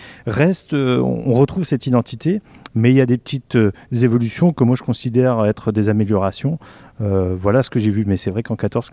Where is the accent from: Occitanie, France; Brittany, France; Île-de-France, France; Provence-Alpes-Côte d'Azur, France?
Brittany, France; Alors, je suis originaire de Pamard, donc à 30 minutes de Quimper. Donc, une logique d'avoir fait ses études au pôle de Quimper. Donc, j'ai fait 3 années en licence histoire de 2002 à 2005. Et puis, une fois que j'ai obtenu ma licence, je suis parti à Brest